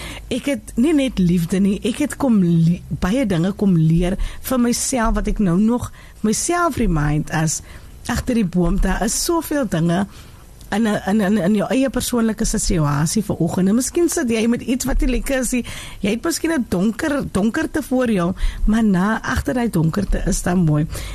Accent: Wellington, Western Cape, South Africa; ek is van Wellington. En jy weet, ek bly daar in die wel tevrede in die rural areas, nee, en in die main road, langsam wel tevrede, is mos die klomp bome van Diemorsfontein.

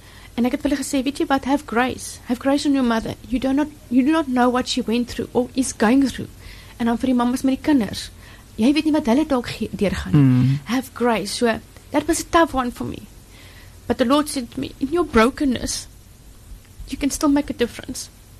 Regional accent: Gauteng, South Africa; now in Cape Town, South Africa; ek bly nou amper so 5 jaar in die Kaap, ek kom van Gauteng af, ek love die Kaap

